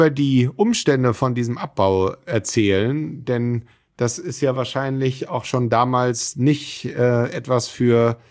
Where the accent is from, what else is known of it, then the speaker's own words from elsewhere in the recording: Hamburg, Germany; Ja, also als Hamburger Jung